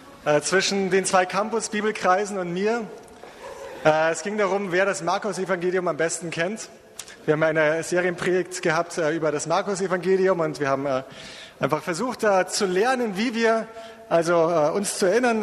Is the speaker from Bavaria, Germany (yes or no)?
yes; Munich, Bavaria, Germany; born there; als Münchner, als geborener Münchner in Bayern.